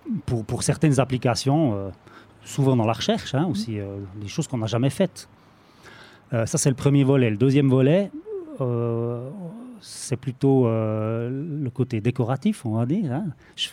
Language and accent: French; Neuchâtel, Switzerland; Je suis originaire de Neuchâtel